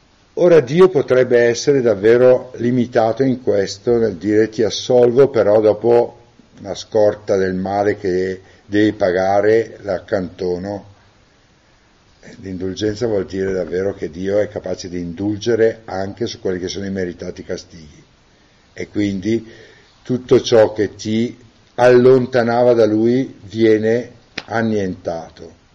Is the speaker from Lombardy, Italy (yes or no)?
yes; Brembilla, Lombardy, Italy; Sono di Brembilla io.